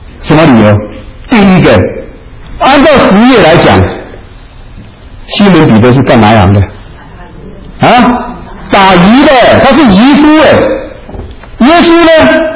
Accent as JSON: {"language": "Chinese", "region": "Keelung", "country": "Taiwan", "tie": "born or raised there", "said": "我小时候我住在基隆。我小时候在基隆的时候呢，我那个时候我爸爸妈妈都已经在台北了，我一个人住在基隆了。"}